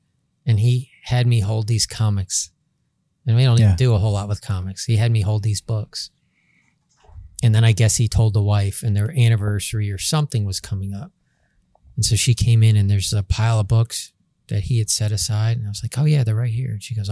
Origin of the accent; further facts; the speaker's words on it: Florida, United States; whenever you say you're from Florida, I'm like, oh, I'm from Florida.